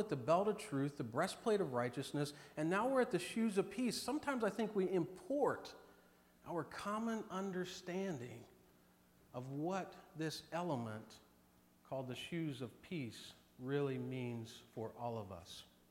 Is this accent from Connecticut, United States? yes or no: no; Ohio, United States; I'm from Northeast Ohio, and so I have a certain affinity